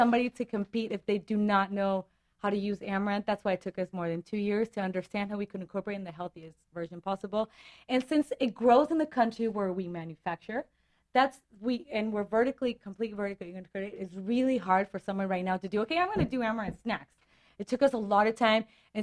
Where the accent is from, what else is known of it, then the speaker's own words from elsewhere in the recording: Mexico; My ancestors are not from Mexico, but we're from Mexico.